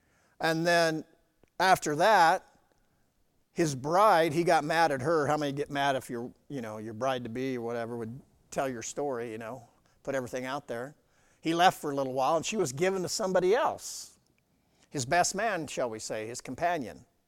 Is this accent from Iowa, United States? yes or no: yes; Iowa, United States; you know what, I'm from Southern Iowa.